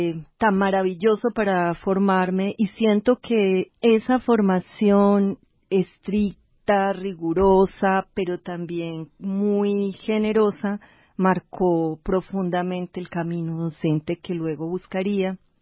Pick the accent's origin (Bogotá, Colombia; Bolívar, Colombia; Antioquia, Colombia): Antioquia, Colombia; Medellín; now in Mexico; Pero vengo de Medellín, pero ¿cuál? ¿Qué va a ser más inseguro?